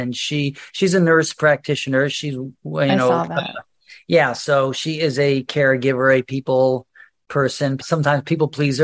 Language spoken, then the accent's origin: English; New York, United States; I didn't grow up in Newark. And I didn't have a Japanese American guy working in the basement of my apartment building. I'm from Long Island